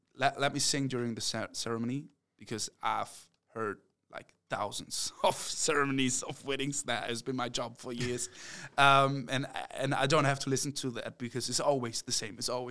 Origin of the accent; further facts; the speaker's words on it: Minden, North Rhine-Westphalia, Germany; English is a second language; There's like a small place in Minden. It's my hometown. I don't know what the name of it is, but I kind of like it. It's at the river in Germany. We have the Weser.